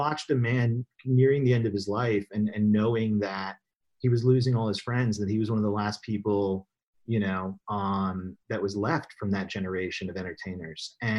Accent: North Carolina, United States; I remember I grew up in North Carolina and I remember like waiting, like I'd have to wait like 2 months for the movie to come out.

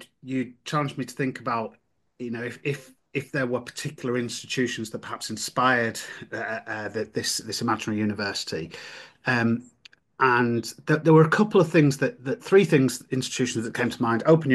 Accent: Yorkshire and the Humber, United Kingdom; I'm a Yorkshireman and I love Yorkshire

